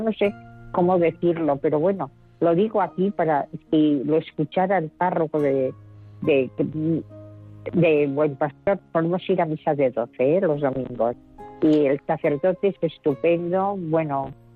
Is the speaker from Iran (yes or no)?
no; San Sebastián, Basque Country, Spain; Yo soy de San Sebastián.